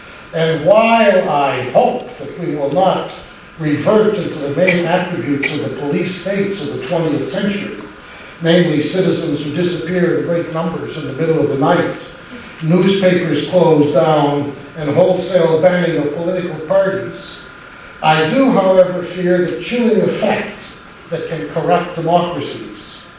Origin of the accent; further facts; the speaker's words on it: Halifax, Nova Scotia, Canada; I grew up in Halifax during the war